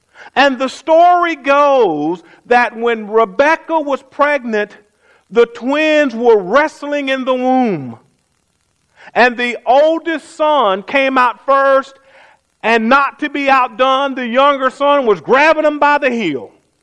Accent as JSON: {"language": "English", "town": "Gainesville", "region": "Georgia", "country": "United States", "tie": "born or raised there", "said": "my hometown of Gainesville, Georgia, where Big Mama's sisters lived"}